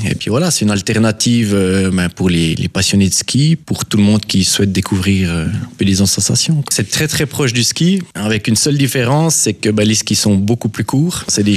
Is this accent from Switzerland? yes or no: yes; Jura, Switzerland; on a décidé qu'on voulait organiser une course chez nous au Jura, quoi.